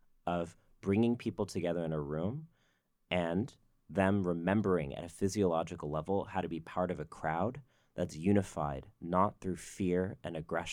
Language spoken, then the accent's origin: English; Texas, United States; growing up in Texas, I didn't have the language to describe what I was.